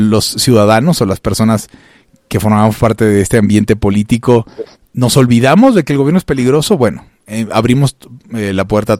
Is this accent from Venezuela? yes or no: yes; Venezuela; now in Mexico; Yo soy originario de Venezuela, pero también soy mexicano.